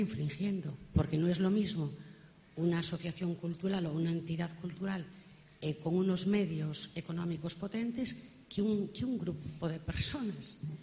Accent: Pontevedra, Galicia, Spain; Yo soy de Pontevedra.

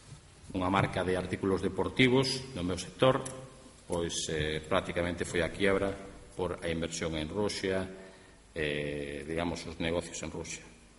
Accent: Galicia, Spain; como galegos que somos

